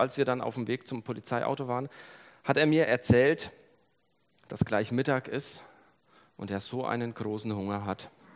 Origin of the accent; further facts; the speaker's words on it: Germany; Bei uns in Deutschland ist es viel weniger.